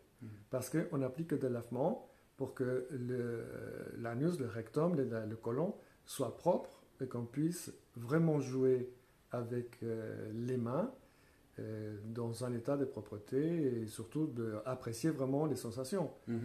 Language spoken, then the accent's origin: French; Colombia; French is a second language; surtout que je viens d'un pays latino-américain, de la Colombie, et pendant mon adolescence